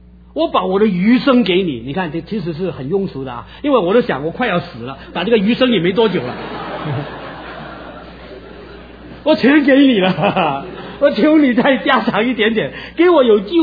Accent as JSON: {"language": "Chinese", "country": "China", "said": "你看我们中国人捆绑还不够多吗？"}